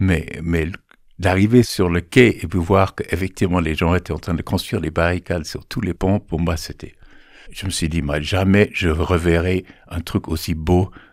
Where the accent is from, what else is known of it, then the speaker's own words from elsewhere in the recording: Florida, United States; French is a second language; moved away as an adult; now in France; J'ai grandi en Floride, dans une famille pas du tout de gauche, dans un milieu pas du tout de gauche, et puis je suis arrivé ici.